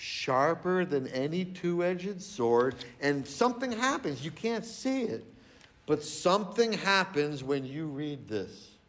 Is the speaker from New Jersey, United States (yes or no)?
yes; New Jersey, United States; I remember growing up in New Jersey, it was boring cats and dogs when I was a kid.